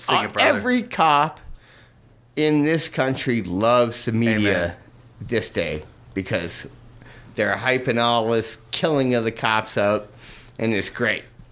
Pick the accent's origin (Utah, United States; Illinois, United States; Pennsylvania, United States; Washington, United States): Washington, United States; Fort Lewis; born there; I was born in Fort Lewis, Washington.